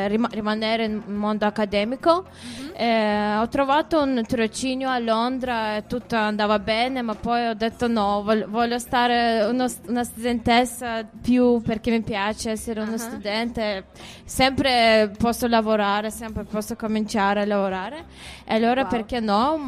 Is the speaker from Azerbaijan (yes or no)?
yes; Azerbaijan; first language Russian; Italian is a second language; io vengo dall'Azerbaijan, è un paese di ex Unione Sovietica, quindi sono di madrelingua russo, ma okay. Parlo anche azero, che è molto simile con turco.